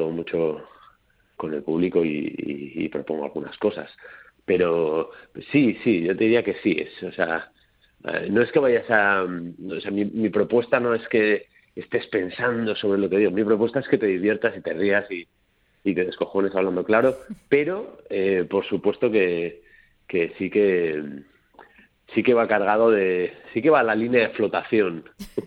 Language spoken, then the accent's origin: Spanish; San Sebastián, Basque Country, Spain; also born or lived in Barcelona; Yo me vine a Donosti, de donde soy, aquí al lado, hace 15 años, 14 años, perdón.